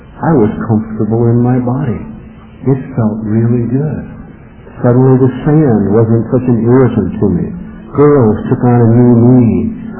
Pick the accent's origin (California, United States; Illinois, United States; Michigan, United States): California, United States; Los Angeles; I grew up in the city of Los Angeles. I grew up in South L.A. I went to Manual Arts High School, when it was racially split right down the middle, and it was one of the toughest schools in the city.